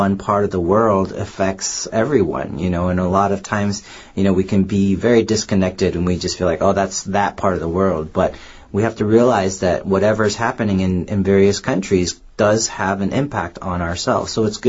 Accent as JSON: {"language": "English", "country": "United States", "tie": "born or raised there", "said": "when we were kids, you know, growing up in the States, we were taught a song."}